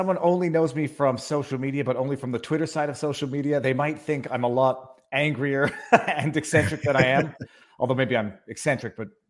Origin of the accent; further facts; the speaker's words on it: Montreal, Quebec, Canada; Born and raised in Montreal, youngest of five kids.